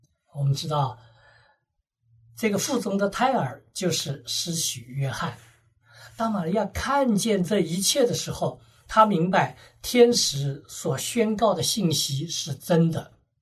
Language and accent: Chinese; China; 我们中国人有些常话